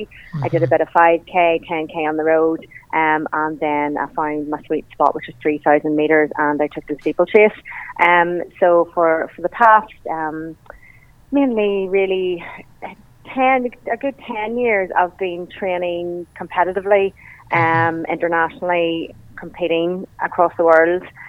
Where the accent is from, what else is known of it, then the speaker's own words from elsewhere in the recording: Newcastle, Northern Ireland, United Kingdom; I come from Newcastle, and we've got lots of lovely areas there to run.